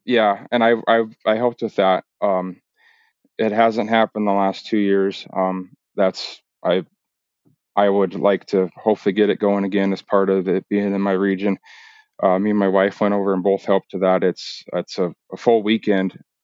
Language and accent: English; Anaconda, Montana, United States; And, except I told you before, we grew up in Anaconda, right across the street from Scott Collinsworth.